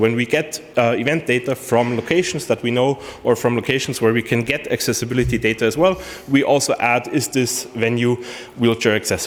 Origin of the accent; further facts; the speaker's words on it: Austria; English is a second language; I'm from Austria, which is why I'm holding the talk in English so you all can understand me.